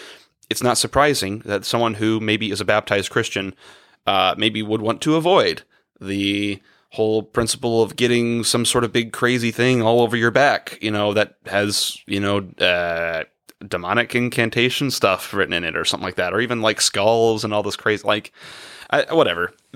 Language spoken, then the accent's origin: English; United States; I'm an American.